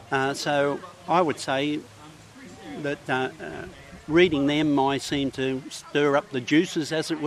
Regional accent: Young, New South Wales, Australia; I'm from Young in New South Wales.

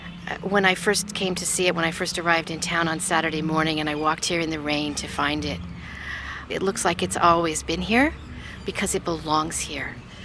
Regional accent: Seattle, Washington, United States; I'm from Seattle, Washington.

